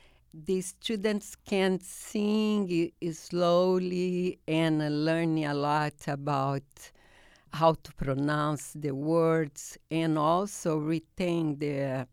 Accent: São Paulo, Brazil; born there; English is a second language; also born or lived in Rio de Janeiro; Yes, I was born in Sao Paulo, and also I live in Rio for some 10 years.

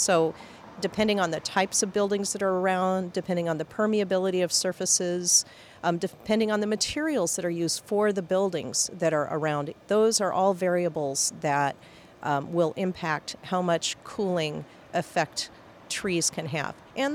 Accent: Phoenix, Arizona, United States; And, you know, I grew up in Phoenix, and kids, during the summertime, kids went out and played at night.

